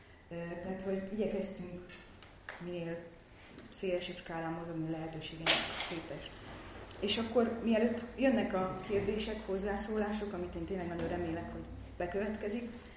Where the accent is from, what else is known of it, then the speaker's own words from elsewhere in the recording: Tolna, Hungary; mondjuk én Tolna megyei vagyok